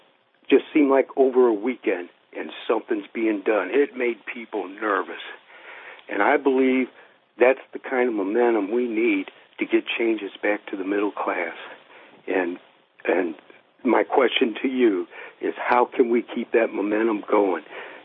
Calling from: Missouri, United States; Oh, from Lincoln County, Missouri.

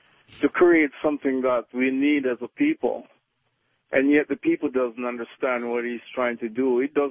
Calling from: Detroit, Michigan, United States

